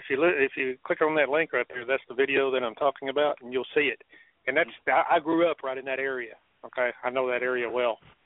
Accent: DeSoto, Texas, United States; Yeah, DeSoto, Texas. My hometown.

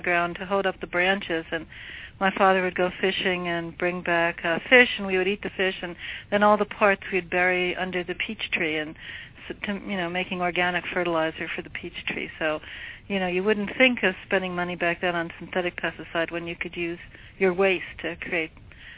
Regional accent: Carle Place, New York, United States; also born or lived in Manhattan; I'm a professor at the University of Minnesota, and I was born in Manhattan, grew up in Carle Place, New York

